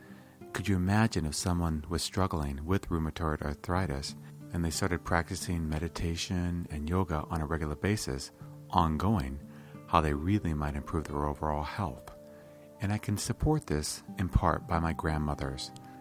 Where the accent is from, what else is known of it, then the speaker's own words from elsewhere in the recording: Iowa, United States; As a child growing up in Iowa, I spent a lot of my weekends, summers, and holidays with my grandmother.